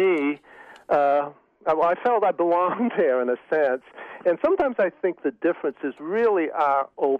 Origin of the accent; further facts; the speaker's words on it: United States; I said to someone, "Well, I'm an American,"